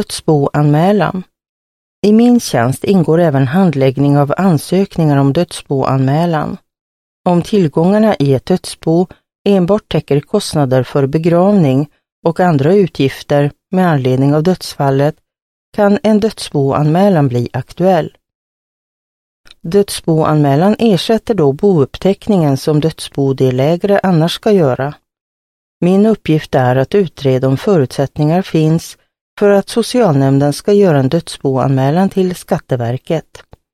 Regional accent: Torsby, Värmland, Sweden; also born or lived in Gothenburg; Innan jag började på min nuvarande tjänst bodde och jobbade jag i Göteborg. Efter att ha bott där i flera år har jag nu återvänt till Torsby där jag är född och uppvuxen.

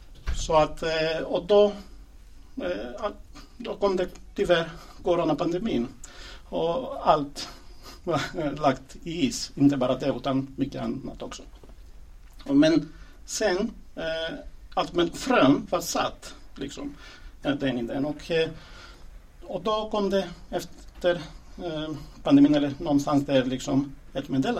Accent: Greece; Swedish is a second language; now in Sweden; jag kommer ursprungligen från Grekland och flyttade till Sverige för ganska exakt 20 år sedan.

